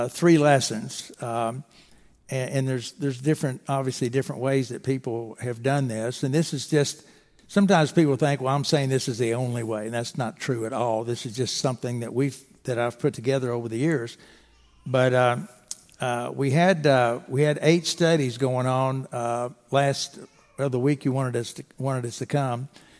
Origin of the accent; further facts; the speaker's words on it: Owensboro, Kentucky, United States; And so I grew up in Owensboro.